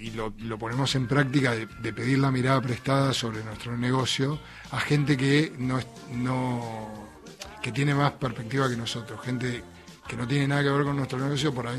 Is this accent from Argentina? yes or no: yes; Buenos Aires, Argentina; born there; also born or lived in Gualeguaychú; yo en realidad nací en Buenos Aires, pero me viví bastante en Entre Ríos, en Gualeguaychú